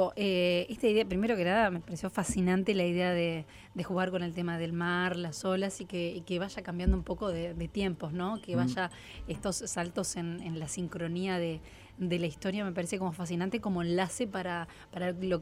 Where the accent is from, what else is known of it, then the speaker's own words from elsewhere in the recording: Argentina; Primero quiero que gane porque soy argentino, ¿no?